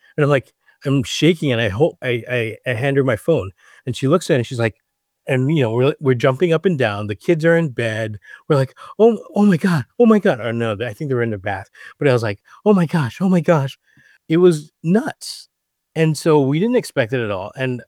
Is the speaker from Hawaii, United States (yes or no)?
yes; Honolulu, Hawaii, United States; My tutu was born in Kona, but my entire family, like, we grew up in Honolulu. I'm a city boy.